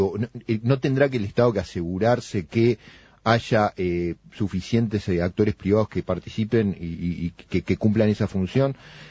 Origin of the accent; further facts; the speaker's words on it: Uruguay; como uruguayo